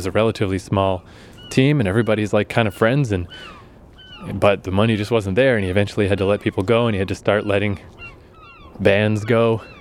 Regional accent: Fredericton, New Brunswick, Canada; Oh, there's Fredericton. That's my hometown.

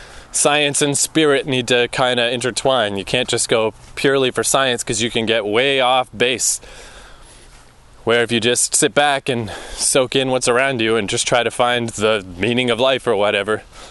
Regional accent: Fredericton, New Brunswick, Canada; moved away; And I guess that was one of the problems in my hometown, was I just thought if I waited long enough, things will happen somehow, magically. And that's not how life works. You gotta go get what you want. But I heard of … just before I left Fredericton.

